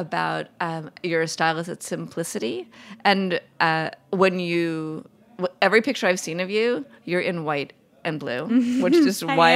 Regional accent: New York City, New York, United States; because I grew up in New York City

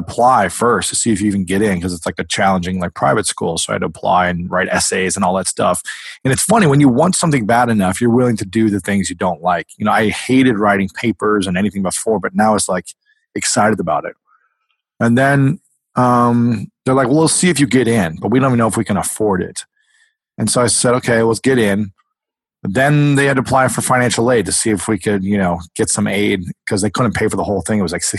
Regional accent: Delaware, Ohio, United States; I'm a small town of Delaware, Ohio.

